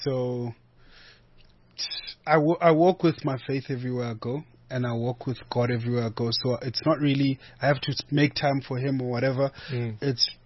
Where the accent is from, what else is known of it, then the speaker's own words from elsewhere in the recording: South Africa; it's also just embracing the fact that I'm a South African and embracing, obviously, my language and the different languages that people speak in South Africa.